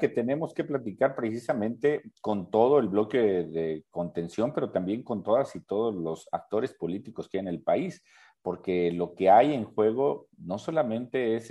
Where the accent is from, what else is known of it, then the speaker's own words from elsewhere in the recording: Mexico; como mexicanas y mexicanos tenemos que estar unidos en el Estado de Derecho